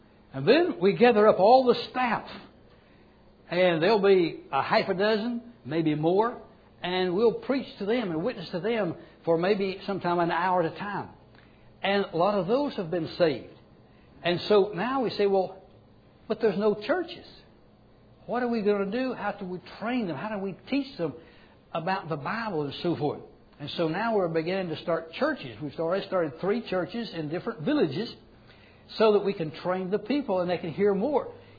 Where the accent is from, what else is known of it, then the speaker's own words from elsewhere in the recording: United States; I'm American.